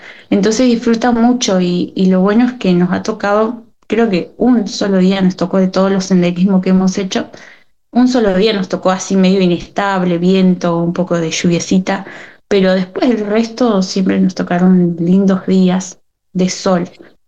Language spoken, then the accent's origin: Spanish; Trelew, Chubut, Argentina; now in Camarones, Argentina; Sí, hoy me encuentro en Camarones. Bueno, yo vivo acá hace 11 años. Y, así que soy de Trelew. Así que estoy acá hace ya bastante tiempo.